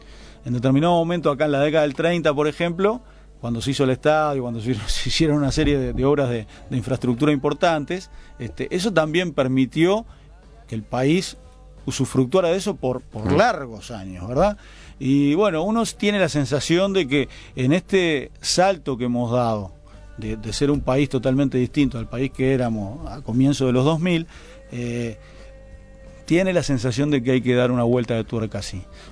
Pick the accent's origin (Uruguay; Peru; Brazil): Uruguay; y con orgullo, como uruguayo lo digo